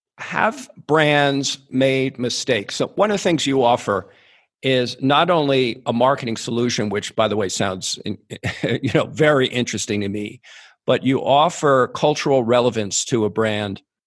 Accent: New York City, New York, United States; I grew up in New York City, so I get it

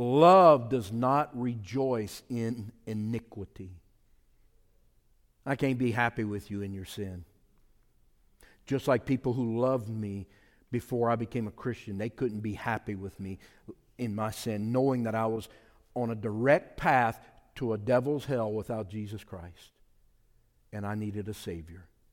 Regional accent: Louisiana, United States; I'm of French descent. I'm a Cajun.

